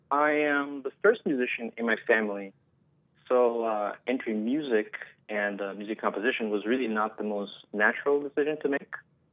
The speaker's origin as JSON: {"language": "English", "town": "New York City", "region": "New York", "country": "United States", "tie": "born or raised there", "lives_now": "Chicago, United States", "said": "from both Brazilian and Japanese descent. Brazilian on my father's side and Japanese on my mother's. But I was raised in New York, actually, in Forest Hills, Queens."}